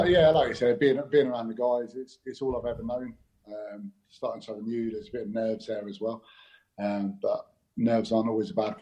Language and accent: English; London, United Kingdom; I was kind of born and raised in London. I've never known anything else.